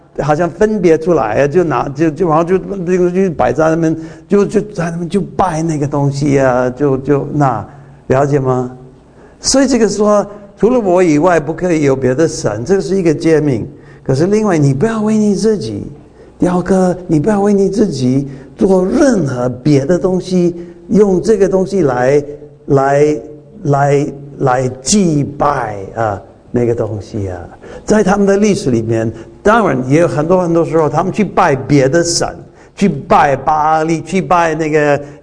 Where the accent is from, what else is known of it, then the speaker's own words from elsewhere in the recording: Taiwan; accent: Taiwanese Mandarin; 我的台湾国语啊